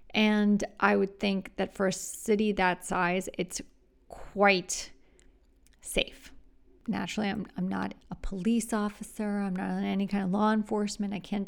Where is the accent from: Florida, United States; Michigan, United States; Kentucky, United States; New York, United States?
Florida, United States; I grew up in South Florida where we didn't really have too much of that option.